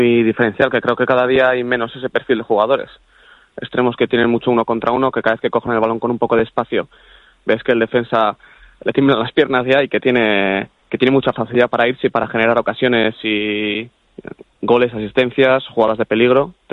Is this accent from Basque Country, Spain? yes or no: yes; Bilbao, Basque Country, Spain; soy de Bilbao y soy aficionado de toda la vida